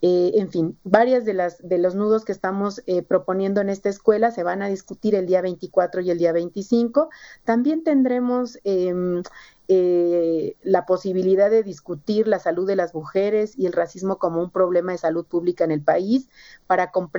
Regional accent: Mexico; Yo soy mexicana, ¿no?

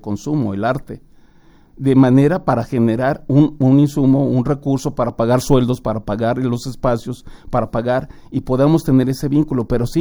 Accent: Mexico; es necesario para poder ir construyendo nuestra identidad como mexicanos.

